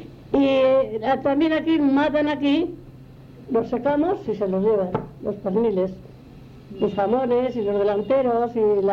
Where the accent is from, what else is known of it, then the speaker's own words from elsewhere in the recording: France; Yo, me llaman toda la vida, pero soy francés.